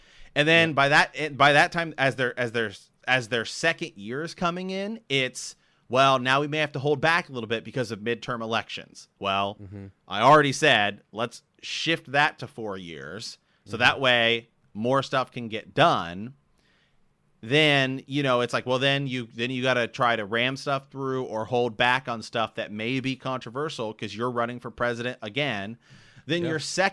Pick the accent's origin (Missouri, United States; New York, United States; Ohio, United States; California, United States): Ohio, United States; as I'm from Ohio, and as I already said, a conservative Democrat